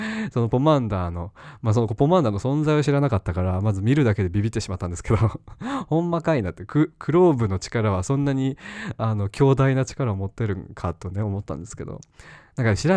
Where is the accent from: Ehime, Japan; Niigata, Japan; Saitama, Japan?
Saitama, Japan; あの地元は埼玉だけど